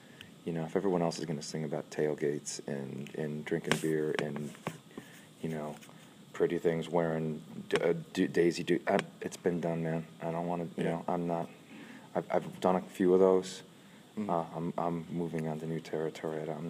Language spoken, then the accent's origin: English; Buffalo, New York, United States; So I grew up nowhere near New York City. I really grew up, outside of Buffalo. And you know, you could literally see Canada from my hometown.